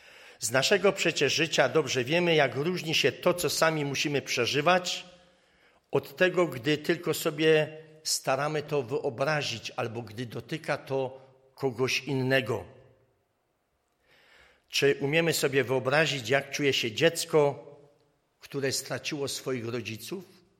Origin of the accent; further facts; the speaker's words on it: Pszczyna, Silesian Voivodeship, Poland; Ale też nie brakuje ich w Pszczynie, w mojej rodzinnej miejscowości i w innych też.